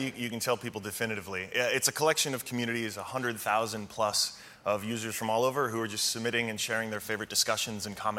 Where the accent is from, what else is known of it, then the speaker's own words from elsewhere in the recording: Brooklyn, New York, United States; But I'm from Brooklyn. I see rats all the time.